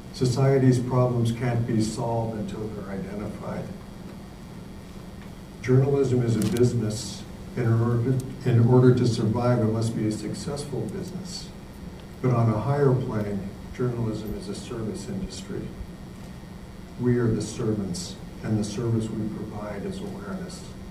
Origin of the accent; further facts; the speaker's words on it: New Mexico, United States; now in New York, United States; I came to New York from New Mexico in 1980.